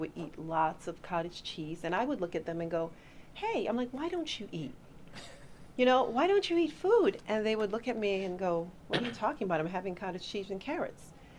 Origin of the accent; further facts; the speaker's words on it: Brooklyn, New York, United States; I was born in Brooklyn, New York. My parents are both Haitian immigrants from Haiti, Hispaniola, a small Caribbean island in the Western Hemisphere